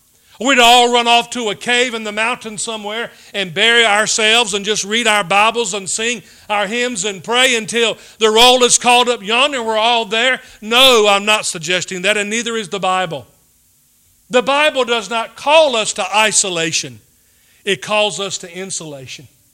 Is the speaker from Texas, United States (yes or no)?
no; North Carolina, United States; Growing up on a tobacco farm, as a teenager, when I would come in from the fields in the farmhouse, I grew up in Martin County.